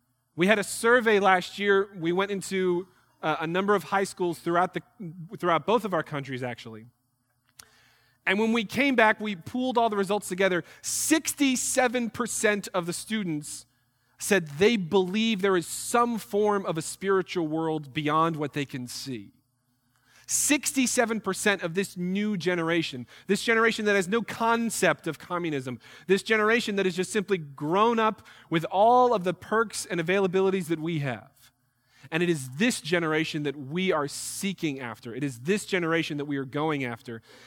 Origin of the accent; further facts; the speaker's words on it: New York, United States; I'm from New York originally, so I know how to just, you know, hey, don't touch me.